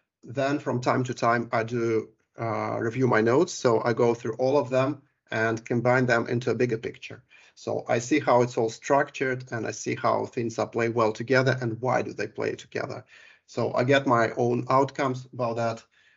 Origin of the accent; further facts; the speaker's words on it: United Kingdom; the United Kingdom where I did a transit through, which is my home country